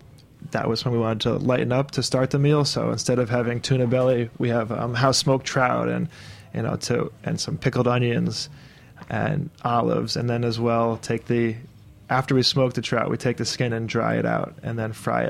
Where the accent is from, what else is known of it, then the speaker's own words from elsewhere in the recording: New York City, New York, United States; we grew up on the Upper West Side of New York, of Manhattan.